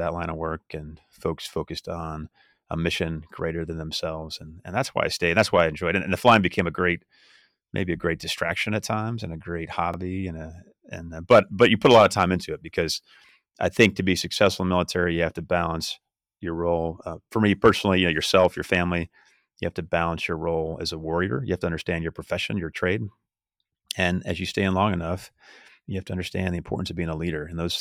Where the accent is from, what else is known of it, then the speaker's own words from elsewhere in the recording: California, United States; I grew up in California, and if I was stationed somewhere that had a beach and I had my surfboard